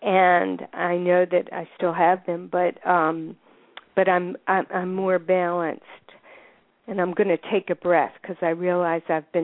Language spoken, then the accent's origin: English; Baltimore, Maryland, United States; I was raised in Baltimore, Maryland, and I set out and got my undergraduate degree at Emory University in Atlanta